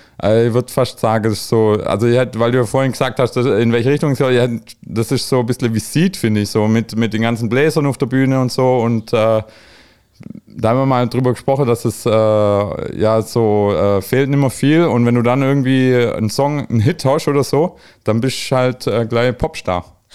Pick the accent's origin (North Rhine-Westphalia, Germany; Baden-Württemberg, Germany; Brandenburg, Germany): Baden-Württemberg, Germany; Schorndorf; Also ich bin ja Remstäler. Also ich komme aus Schorndorf.